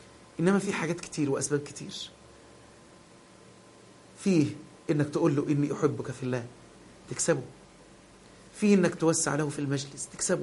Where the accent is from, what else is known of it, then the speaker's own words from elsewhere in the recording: Egypt; أن يحفظ بلدنا مصر